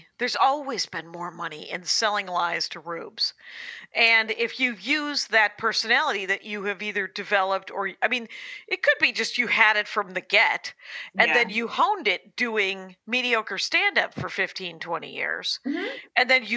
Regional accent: Wisconsin, United States; I'm from Wisconsin. That's a milk.

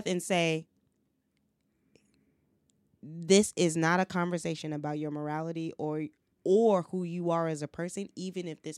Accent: Chicago, Illinois, United States; also born or lived in Memphis, Tennessee; I have to constantly like let people know, as someone who's raised in Memphis, Tennessee, and Chicago

